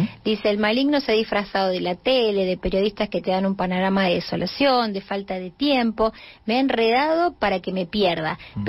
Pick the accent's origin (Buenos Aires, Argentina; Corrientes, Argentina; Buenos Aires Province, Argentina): Corrientes, Argentina; Paso de la Patria; de Paso de la Patria Corrientes.